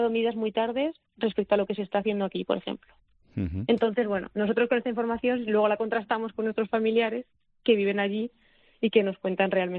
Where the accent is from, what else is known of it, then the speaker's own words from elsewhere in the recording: Guadalajara, Castilla-La Mancha, Spain; Yo soy de Guadalajara.